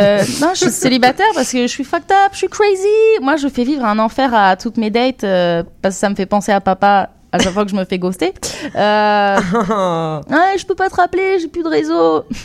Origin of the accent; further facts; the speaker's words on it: France; je suis humoriste, je suis française.